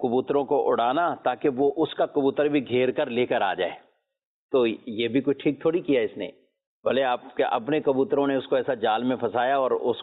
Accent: Tandlianwala, Punjab, Pakistan; پہلی کال تو تاندلیہ والا سے، میرا شہر ہے

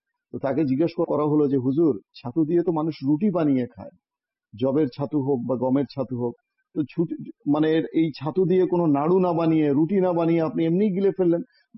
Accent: Barisal, Barisal Division, Bangladesh; আমার বাড়ি বরিশাল

